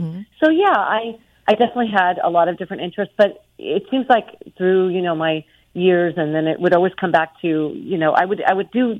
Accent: Moraga, California, United States; when I was a little girl growing up in Moraga, I started singing probably at the age of three

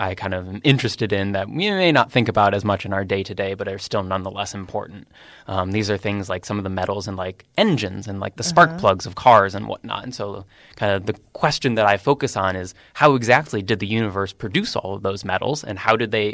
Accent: Chicago, Illinois, United States; I'm from the Chicago area, and so we would go to like the Admiral Planetarium and things like that.

